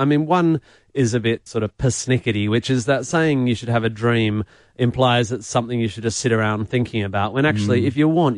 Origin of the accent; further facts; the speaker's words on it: Perth, Western Australia, Australia; I come from Perth.